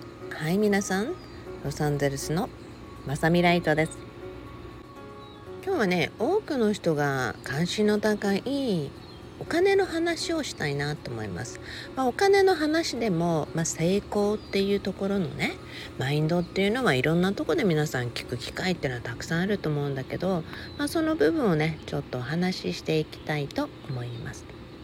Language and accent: Japanese; Okinawa, Japan; 沖縄に住んで、ね、生まれ育った沖縄でね、まあ、そんな裕福といえるような環境で生まれたわけではないので、まあ、普通当たり前っていうか、普通のね家庭に生まれ育ちました。